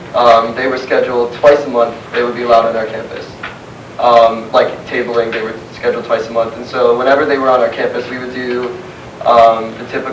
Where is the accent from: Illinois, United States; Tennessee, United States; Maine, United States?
Illinois, United States; Chicago; I'm from Chicago.